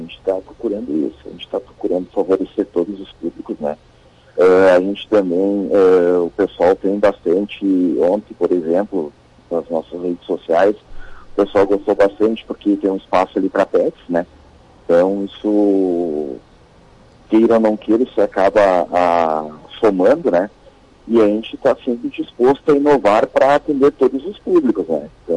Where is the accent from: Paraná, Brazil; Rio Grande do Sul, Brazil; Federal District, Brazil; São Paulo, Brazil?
Rio Grande do Sul, Brazil; Santo Ângelo; aliás, eu sou de Santo Ângelo, né, Rio Grande do Sul.